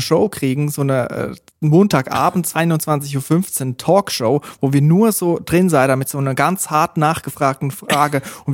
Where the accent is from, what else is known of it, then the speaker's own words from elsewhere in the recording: Switzerland; dort, wo ich herkomme aus der Schweiz, eigentlich überall in der Schweiz, gibt es so kleine Regionalsender, die privat geführt sind.